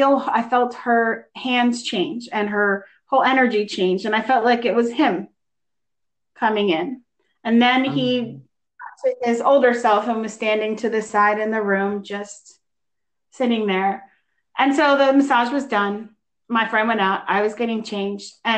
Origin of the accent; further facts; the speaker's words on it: Fort Belvoir, Virginia, United States; born there; I was born in Fort Belvoir, Virginia, which is right where they were all living.